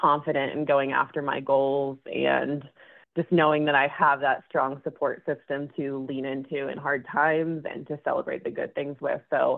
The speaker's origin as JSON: {"language": "English", "town": "Kansas City", "region": "Missouri", "country": "United States", "tie": "born or raised there", "said": "Yeah, so I grew up in Kansas City, Missouri. I have two amazing parents, two siblings, so there are three of us total"}